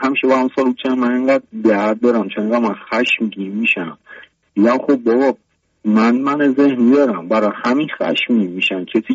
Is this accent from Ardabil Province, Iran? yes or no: no; Isfahan, Iran; moved away; اهل اصفهان هستم، چند سالیه که کلا مهاجرت کردم و بلوش 32 سالم هست.